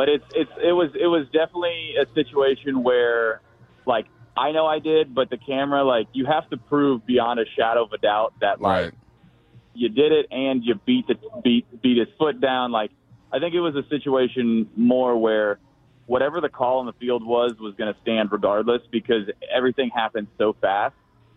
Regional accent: Kansas, United States; It was, like, I'm from Kansas

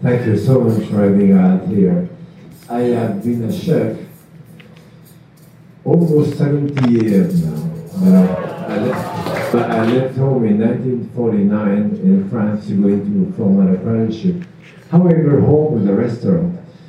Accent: Connecticut, United States; I am from Connecticut. That's why we have a different accent.

